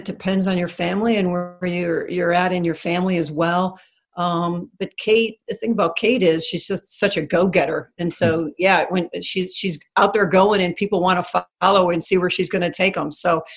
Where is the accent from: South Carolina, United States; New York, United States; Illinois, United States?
Illinois, United States; Chicago; It is, and it's funny because I grew up listening to the Bulls on the radio and the Blackhawks and the Cubs as well.